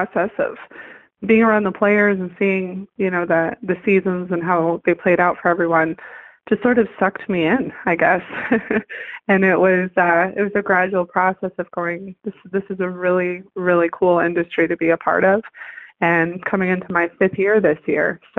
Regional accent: Michigan, United States; But yeah, I was born and raised in Michigan. So the Tigers were always a part of my life.

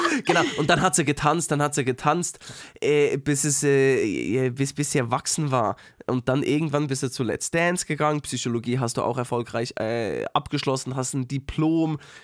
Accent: Uetendorf, Bern, Switzerland; Uetendorf.

